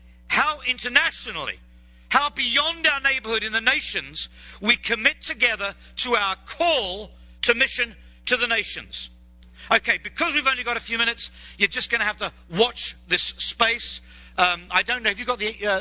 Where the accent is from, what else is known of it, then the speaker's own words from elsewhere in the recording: Scotland, United Kingdom; Okay, I'm a Scot.